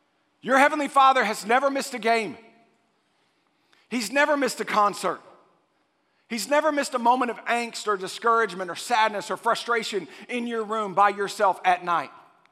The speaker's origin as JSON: {"language": "English", "region": "Texas", "country": "United States", "tie": "born or raised there", "said": "I grew up in Central Texas. I've told you guys this before. I went to a small private Christian school"}